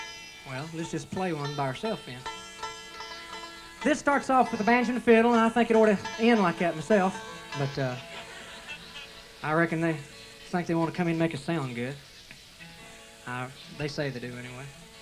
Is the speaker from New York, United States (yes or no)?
no; Los Angeles, California, United States; I was born out there in Los Angeles. I've lived out there all my life.